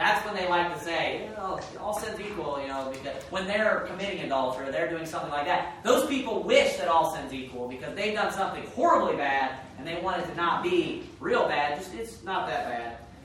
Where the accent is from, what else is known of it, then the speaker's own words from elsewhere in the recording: Kentucky, United States; I'm from Kentucky, so now that I get to preach behind the pulpit, I can say that all the time.